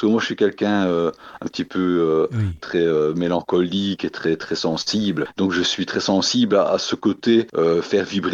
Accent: Saint-Ghislain, Wallonia, Belgium; Je suis natif de Saint-Guilain, donc c'est dans le Hainaut, à une trentaine de kilomètres de Maubeuge et de Valenciennes.

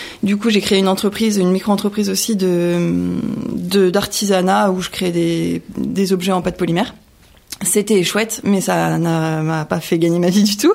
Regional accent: Ézanville, Île-de-France, France; now in Écouen, France; Non, j'ai grandi à Aizenville. Après, j'ai fait quelques communes autour et puis je suis maintenant à Écouen depuis une petite dizaine d'années.

